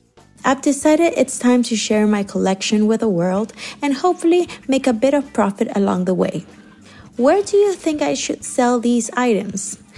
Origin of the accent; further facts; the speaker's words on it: Miami, Florida, United States; Hello there. … from Miami, Florida.